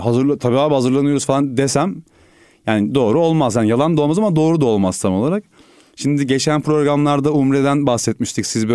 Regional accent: Şanlıurfa, Turkey; born there; Urfa doğumluyum.

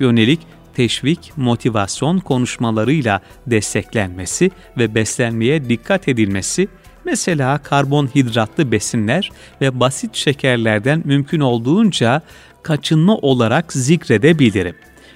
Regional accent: Gürün, Sivas, Turkey; born there; Sivas Gürün'de dünyaya geldim.

